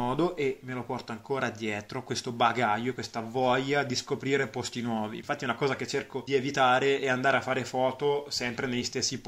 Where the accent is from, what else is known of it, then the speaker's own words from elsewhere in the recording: Umbria, Italy; moved away; io diciamo che sono un umbro per definizione, che è il posto da dove vengo, ma soprattutto anche proprio per animo. L'Umbria me la porto proprio dentro con una nostalgia costante, perché appunto io ormai vivo lontano dall'Umbria da circa 4 anni